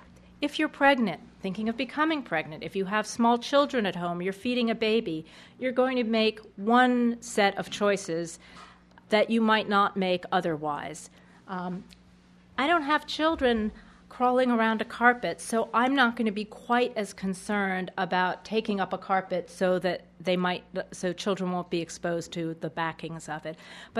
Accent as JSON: {"language": "English", "region": "Northeast", "country": "United States", "said": "I'm from the Northeast, so maybe I have sort of Yankee, sort of thrifty in me."}